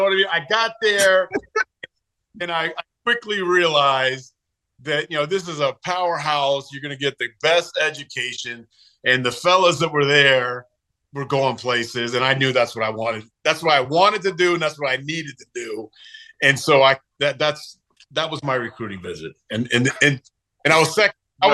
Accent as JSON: {"language": "English", "region": "Florida", "country": "United States", "said": "I'm from Florida. First time I really saw snow."}